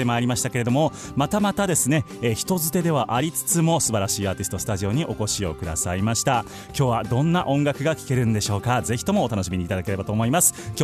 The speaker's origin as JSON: {"language": "Japanese", "town": "Kobe", "region": "Hyogo", "country": "Japan", "said": "僕は神戸出身でございまして、裏山がマヤさんっていう山なんですよ"}